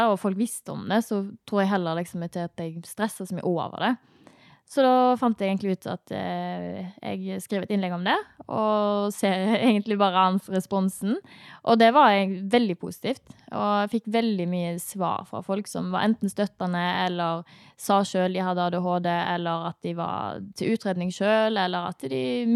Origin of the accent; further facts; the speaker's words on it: Haugesund, Rogaland, Norway; Ja, jeg er jo fra Haugesund, 25 år.